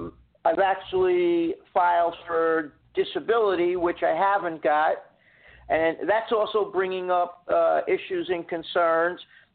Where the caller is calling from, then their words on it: Florida, United States; I'm calling from Florida.